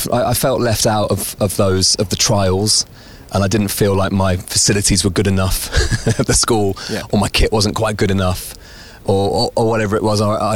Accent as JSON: {"language": "English", "town": "Bromley", "region": "South East England", "country": "United Kingdom", "tie": "born or raised there", "also_born_or_lived": "Essex / Hertfordshire", "said": "I was born in Bromley, so I'm from Kent. Then we moved to Essex when I was about 11. And then we moved to Hertfordshire when I was about 14."}